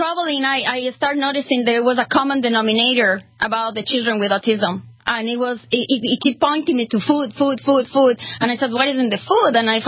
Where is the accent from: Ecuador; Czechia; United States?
Ecuador; From Ecuador.